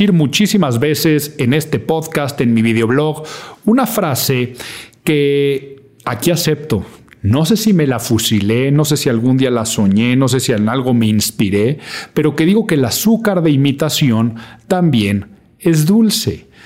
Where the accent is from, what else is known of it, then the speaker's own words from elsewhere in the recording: Mexico; En México, en mi país, ya empiezan las campañas